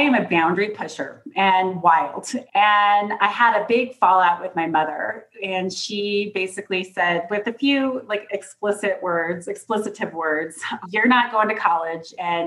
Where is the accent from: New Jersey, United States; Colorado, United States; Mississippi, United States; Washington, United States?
Colorado, United States; And she lived in Durango, Colorado. I grew up in Colorado.